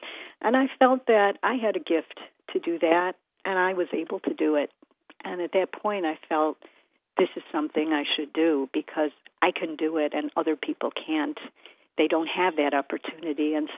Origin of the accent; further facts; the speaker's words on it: Detroit, Michigan, United States; Well, I grew up in Detroit. No one in my family is a professional musician